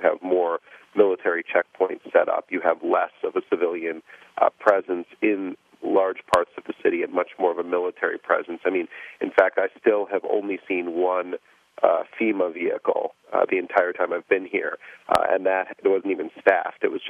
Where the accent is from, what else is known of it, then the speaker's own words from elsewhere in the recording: New York, United States; I told him I was from New York